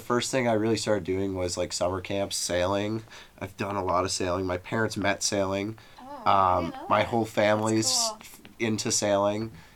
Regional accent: Portland, Maine, United States; from Portland, Maine.

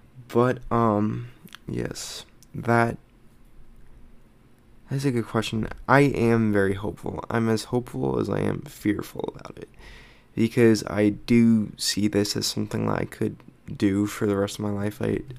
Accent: Arizona, United States; I was born and raised here in Arizona, so this is pretty much all I know.

